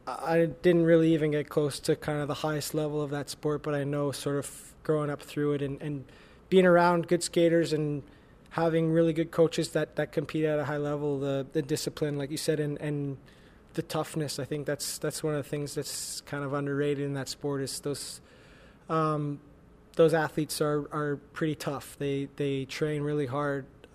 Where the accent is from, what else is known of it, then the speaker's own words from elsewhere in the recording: Ontario, Canada; growing up in Ontario